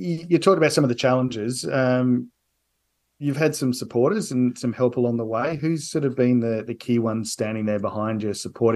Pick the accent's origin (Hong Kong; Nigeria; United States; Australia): Australia; now in Canada; Canadian, and I say that as an Australian Canadian